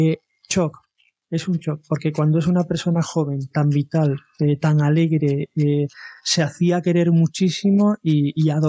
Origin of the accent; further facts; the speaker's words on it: Ceuta, Spain; Yo soy de fuera, de Ceuta.